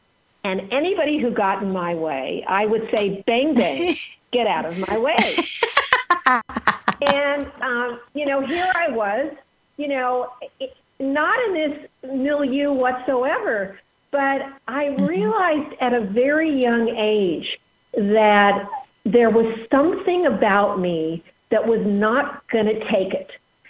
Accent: Los Angeles, California, United States; that's how I was raised in Los Angeles.

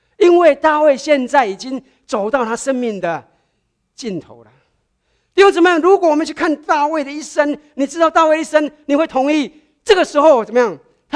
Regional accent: China; 很多时候我们中国人讲一个句话很有用的

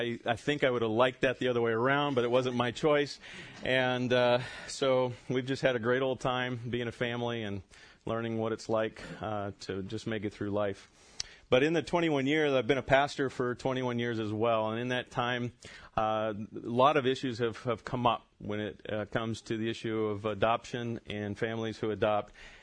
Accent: Visalia, California, United States; also born or lived in Corcoran / Dinuba / Exeter / Kingsburg; I was immediately put in a foster home for a few months in Visalia, California, and then that's where my parents lived, and that's then I grew up and spent time in Visalia and Dinuba and Exeter and Kingsburg and Tulare

